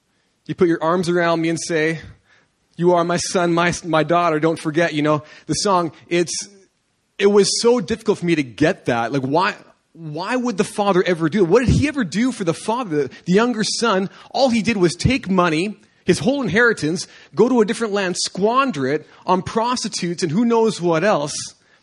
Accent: Canada; You know, I'm from Canada. I love hockey. I grew up, living, breathing hockey

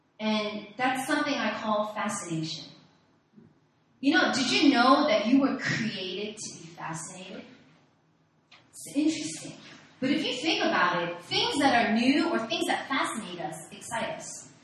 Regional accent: New York, United States; moved away as an adult; now in Korea; I graduated college in New York. I'm from New York. And right after graduating college, I came to Korea

